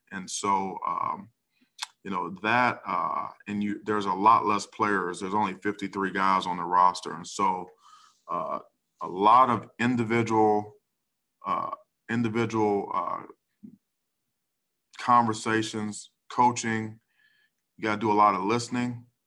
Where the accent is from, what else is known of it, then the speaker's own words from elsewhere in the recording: Ohio, United States; It was an opportunity for me to coach him in my home, for my hometown Brownies.